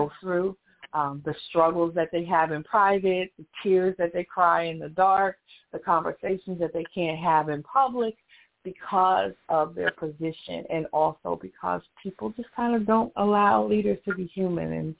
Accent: Midwest, United States; I came from the Midwest, and so we were always taught family community was really important.

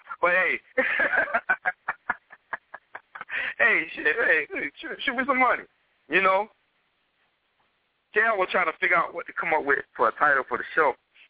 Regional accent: Atlanta, Georgia, United States; Matter of fact, I'm from Atlanta.

